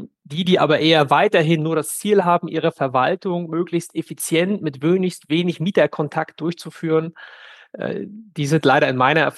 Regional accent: Northern Germany, Germany; wenn ich als Norddeutscher jetzt hier bei den Norddeutschen auf der Couch sitze

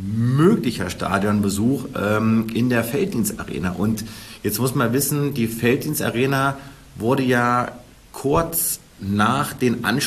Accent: Kassel, Hesse, Germany; born there; Du musst wissen, ich komme ja aus Nordhessen, gebürtig aus Kassel.

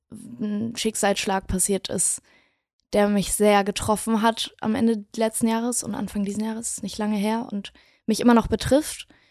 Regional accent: Wedel, Schleswig-Holstein, Germany; now in Berlin, Germany; Oder nach Wedel. Und da bin ich dann aufgewachsen. Und das ist meine Heimat. Und irgendwie, es ist sehr dörflich, es ist sehr ländlich.

